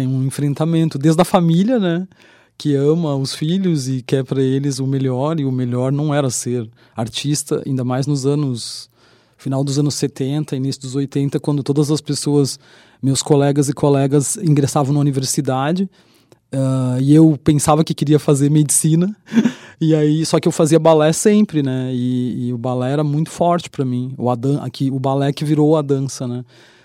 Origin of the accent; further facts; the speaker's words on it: Brazil; Porque a gente é brasileiro e onde estamos, né?